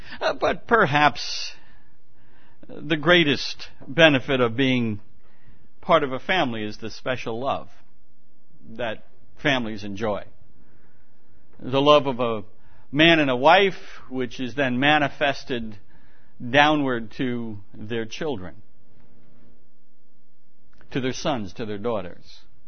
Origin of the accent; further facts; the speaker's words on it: United States; this is, of course, the 4th of July weekend, and a time when we celebrate being American.